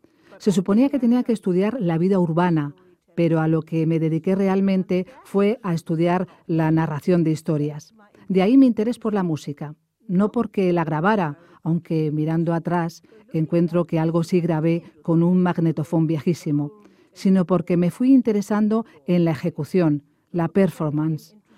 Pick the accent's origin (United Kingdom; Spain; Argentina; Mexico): United Kingdom; Northern Ireland; Yo vengo de Irlanda del Norte, donde hay un habla hermosa y llena de ingenio.